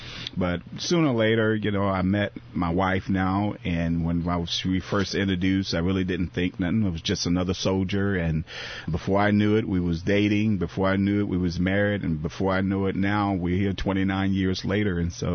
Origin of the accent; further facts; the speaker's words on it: Virginia, United States; I grew up in Virginia in the rural part of the state, and I grew up on a farm, tobacco farm